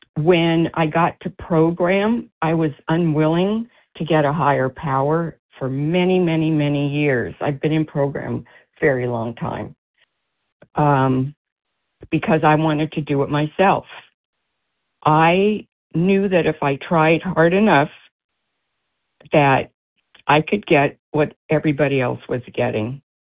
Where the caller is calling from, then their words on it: Philadelphia, Pennsylvania, United States; Oh, I'm calling from Philly.